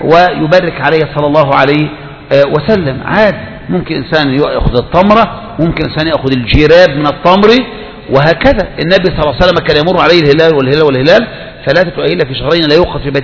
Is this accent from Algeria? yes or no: no; Egypt; احنا بقى من مصر